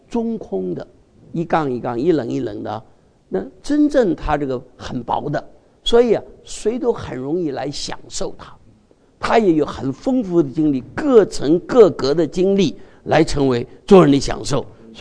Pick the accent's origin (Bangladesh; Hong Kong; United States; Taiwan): United States; Cleveland, Ohio; 你从哪儿来的？我说克利夫兰